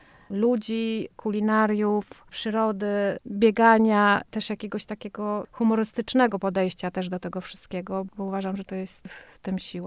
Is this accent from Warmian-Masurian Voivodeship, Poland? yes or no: yes; Rągowo, Warmian-Masurian Voivodeship, Poland; Moje życie do podstawówki toczyło się właśnie na łonie pól. Mieszkałam na Mazurach, urodziłam się w Rągowie